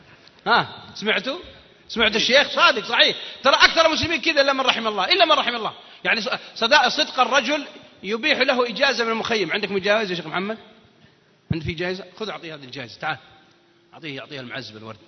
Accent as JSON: {"language": "Arabic", "region": "Al-Qassim", "country": "Saudi Arabia", "said": "ويضحكون عليها المكة وأهل جدة وعندنا بالقصيم"}